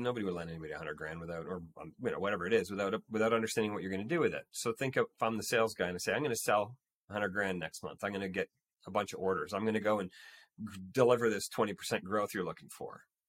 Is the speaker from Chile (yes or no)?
no; Canada; If I'm trusting somebody to pass me the puck, playing hockey as a Canadian, you know, you do that.